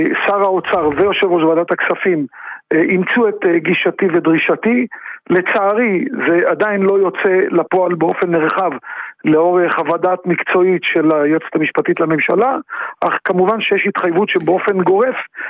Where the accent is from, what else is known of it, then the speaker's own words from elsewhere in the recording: Lod, Central District, Israel; אני במקור מלוד.